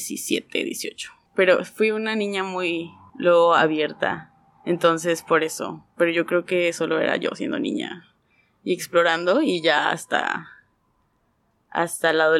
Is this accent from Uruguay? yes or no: no; Rosarito, Baja California, Mexico; also born or lived in Tijuana; Pues yo nací en Rosarito, ahí crecí toda mi infancia, mi adolescencia. Ya luego empecé a estudiar en Tijuana, entonces me moví para allá. Pero sí, tengo toda mi vida en la frontera, básicamente.